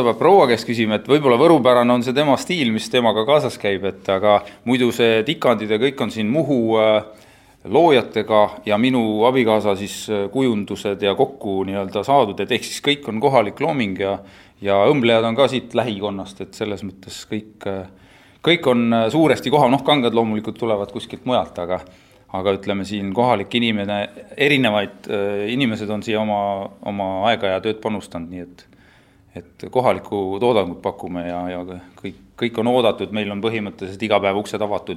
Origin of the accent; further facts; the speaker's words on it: Muhu, Saare County, Estonia; mina olen Muhust ja abikaasa on Võrust